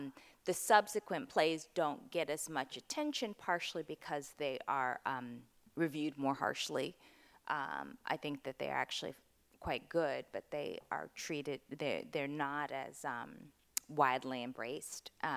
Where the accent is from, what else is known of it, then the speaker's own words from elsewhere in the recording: Birmingham, Alabama, United States; particularly in my hometown of Birmingham, Alabama